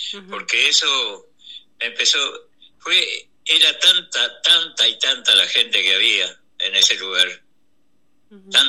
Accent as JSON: {"language": "Spanish", "town": "Velázquez", "region": "Rocha", "country": "Uruguay", "tie": "born or raised there", "said": "O sea, soy oriundo de Velázquez."}